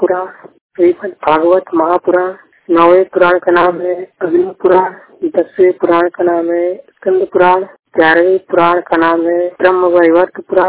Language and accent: Hindi; Varanasi, Uttar Pradesh, India; मैं वाराणसी उत्तर प्रदेश का रहने वाला हूँ